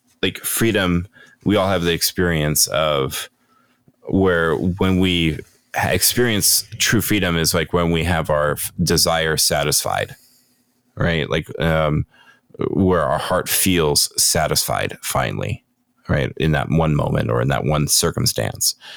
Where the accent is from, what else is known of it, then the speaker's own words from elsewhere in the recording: United States; I do think of this as an American or just maybe just a Westerner.